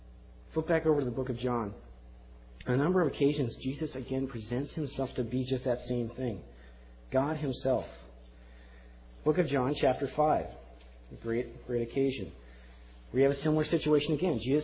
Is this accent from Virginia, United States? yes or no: no; Colorado, United States; I'm a big Bronco fan. I'm a very big Bronco fan. I grew up in Colorado. I was raised there.